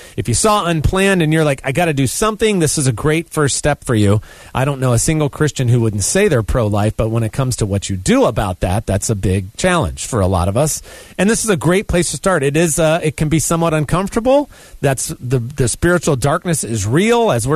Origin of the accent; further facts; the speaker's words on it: Raleigh, North Carolina, United States; And just here in Raleigh, my hometown in Wake County, North Carolina